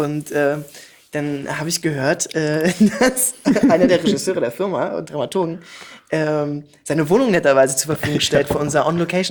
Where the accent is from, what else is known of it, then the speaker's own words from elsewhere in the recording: Berlin, Germany; ich komme nicht aus Charlottenburg, ich komme aus Pankow tatsächlich.